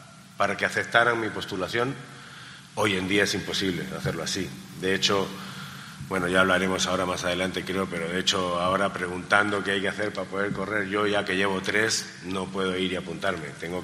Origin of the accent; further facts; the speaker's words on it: Peru; Y como piloto peruano, los medios pues te seguían